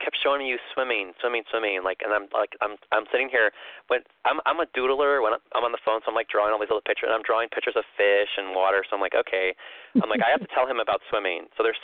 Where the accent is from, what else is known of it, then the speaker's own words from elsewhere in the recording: Chicago, Illinois, United States; But when I grew up in Chicago, you know, it can get down to like, you know, 10 degrees.